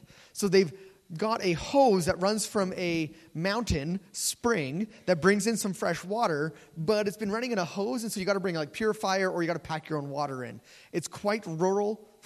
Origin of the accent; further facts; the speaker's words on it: British Columbia, Canada; So when I was younger, I grew up on Vancouver Island